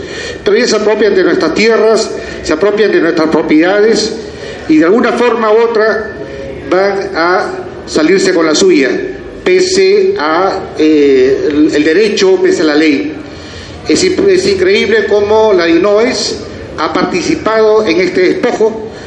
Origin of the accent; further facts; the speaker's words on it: Peru; siendo peruanos y siendo originarios de nuestra tierra